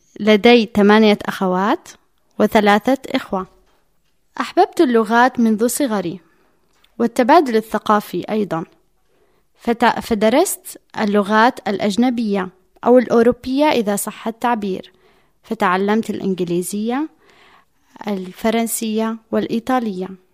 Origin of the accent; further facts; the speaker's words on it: Saudi Arabia; born there; أنا عربية وبالأحرى لدي 3 ثقافات. ولدت في المملكة العربية السعودية، أصلي فلسطيني وأملك الجنسية الأردنية.